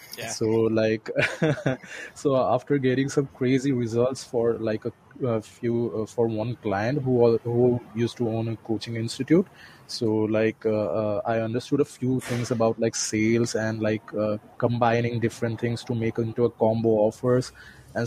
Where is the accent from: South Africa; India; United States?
India; English is a second language; I'm from India, by the way.